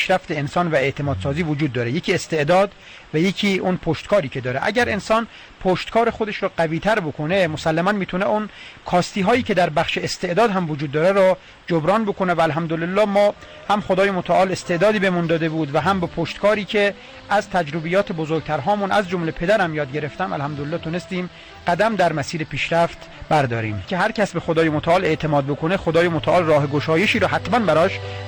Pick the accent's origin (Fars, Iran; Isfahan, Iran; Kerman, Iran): Fars, Iran; Darab; من خودم اصلا شیرازی هستم، شهرستان داراب. البته خب چون داماد شمالی ها شدیم از شهرستان بابل، بخش بندپی شرقی، روستای تشون